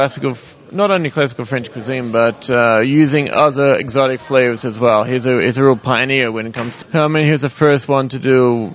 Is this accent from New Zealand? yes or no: no; Geraldton, Western Australia, Australia; now in New York, United States; I'm from Geraldton. It's just near Perth in Western Australia.